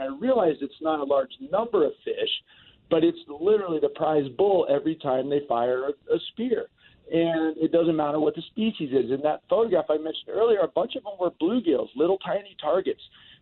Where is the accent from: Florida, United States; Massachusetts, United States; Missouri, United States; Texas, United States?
Florida, United States; I grew up in Florida, and he's right.